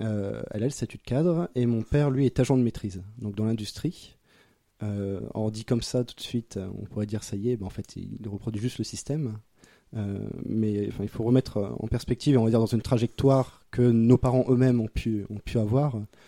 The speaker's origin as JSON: {"language": "French", "town": "Anzin", "region": "Hauts-de-France", "country": "France", "tie": "born or raised there", "said": "j'ai grandi à Anzin, donc qui est une commune de un peu plus de 5000 habitants, qui est située à côté de Béthune"}